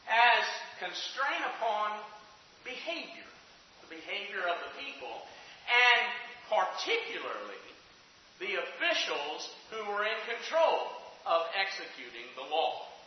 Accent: Decatur, Alabama, United States; My hometown of Decatur, Alabama, Wes knows very well, is not a huge town. I think it's up to about 70 to 75,000 people.

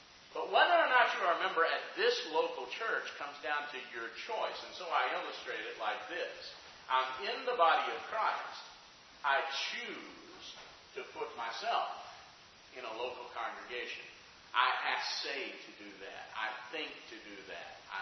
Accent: Alabama, United States; And I came from Alabama

